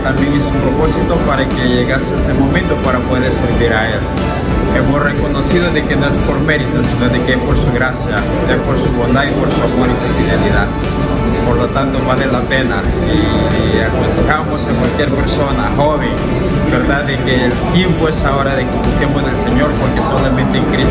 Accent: Honduras; yo soy de Honduras.

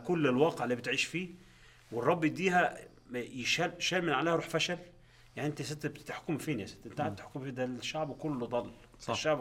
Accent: Egypt; في مصر احنا اقول

